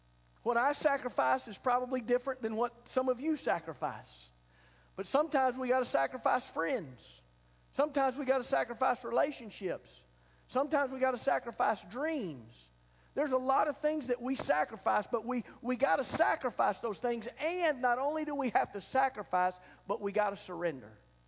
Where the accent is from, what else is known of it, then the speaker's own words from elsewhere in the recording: United States; We're pretty proud to be Americans, aren't we?